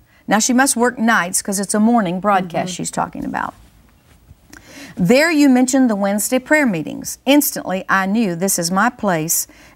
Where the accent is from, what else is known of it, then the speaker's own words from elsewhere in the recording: Kenya; now in United States; I am a Kenyan living here in the United States, and I believe Kenya will be a part